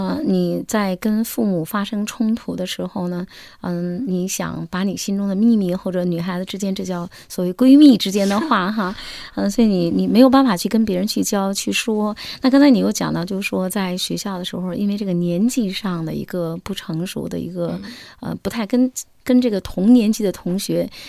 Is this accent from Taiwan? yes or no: no; Beijing, China; 我们北京人讲的